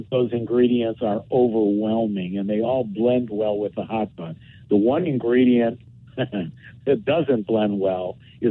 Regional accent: Cleveland, Ohio, United States; Well, I started with them in Cleveland, Ohio. I grew up in Cleveland, and you know, I think having they asked me to move here.

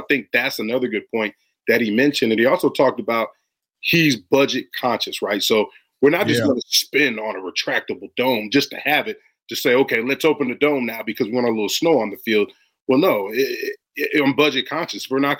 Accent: Florida, United States; I understand that, but guess what? I'm from Florida. I hated bear weather.

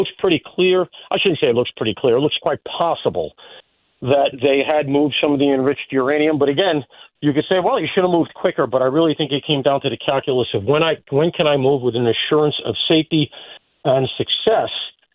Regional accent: New York, United States; I say that as a New Yorker.

